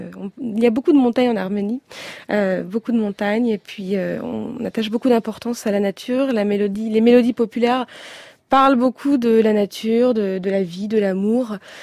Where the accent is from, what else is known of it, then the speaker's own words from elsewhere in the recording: France; je suis allée sincèrement voir un peu les dégâts constatés en tant que Française